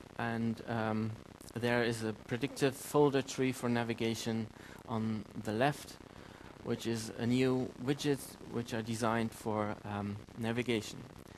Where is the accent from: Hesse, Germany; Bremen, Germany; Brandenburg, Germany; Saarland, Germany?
Saarland, Germany; Saarbrücken; I'm from Saarbrücken, but I'm a computer science student in from Trier.